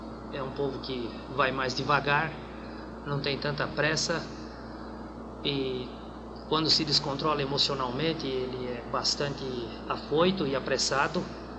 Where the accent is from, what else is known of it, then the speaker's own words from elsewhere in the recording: Brazil; É o que nós esperávamos como brasileiros.